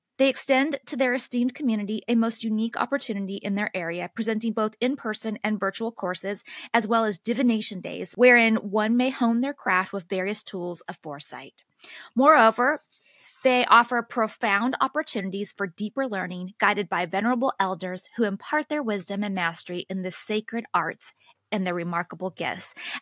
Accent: California, United States; I'm from Northern California.

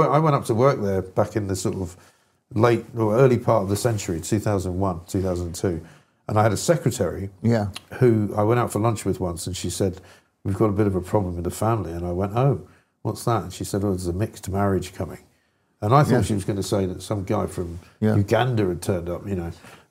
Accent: London, United Kingdom; born there; I don't feel English. But I do have quite a bit of nationalistic pride in Britain. I don't. You know, I was born in London.

